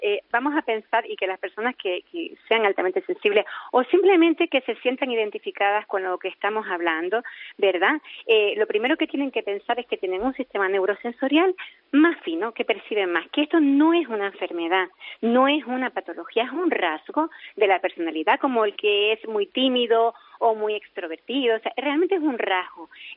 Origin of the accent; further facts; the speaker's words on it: Canary Islands, Spain; soy canaria